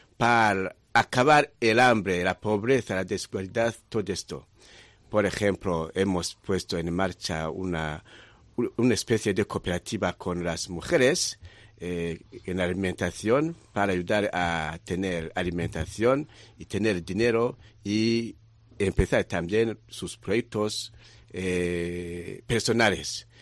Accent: Burundi; also born or lived in Cameroon; now in Madrid, Spain; Yo soy de Burundi.

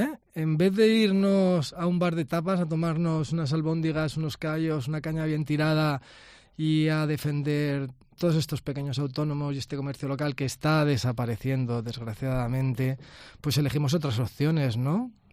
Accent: Alicante, Valencian Community, Spain; para mí es un honor como alicantino

